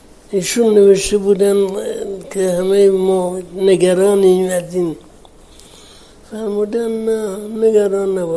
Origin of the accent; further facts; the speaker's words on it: Iran; اینجا سرایی است که من درش بزرگ شدم